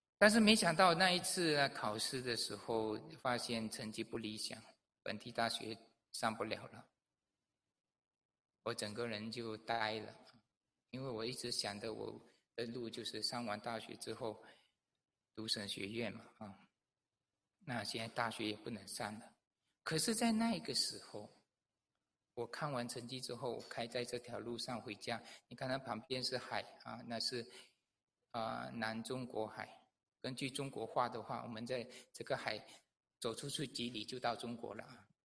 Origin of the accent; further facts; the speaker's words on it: Malaysia; 这是我的家乡在梅里沙老月马来西亚的那个地方。这条路是30多年我开过的一条路。